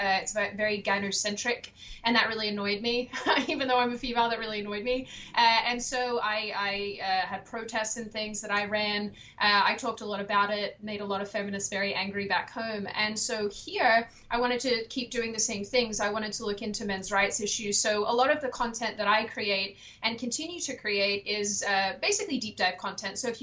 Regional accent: Australia; now in United States; So I'm Australian originally. I'm from Australia. I moved to the United States in 2019 to basically pursue politics

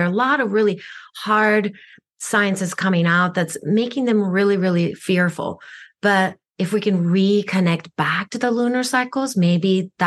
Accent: Japan; first language Japanese; English is a second language; moved away; I'm an East meets West meet person. You know, I grew up in Japan. I only spoke Japanese growing up, so I didn't speak English till I came here.

